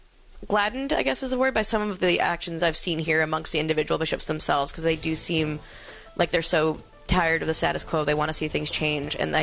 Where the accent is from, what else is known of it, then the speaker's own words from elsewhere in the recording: New England, United States; also born or lived in Maine; I'm from New England. I'm not an expert on who former bishops.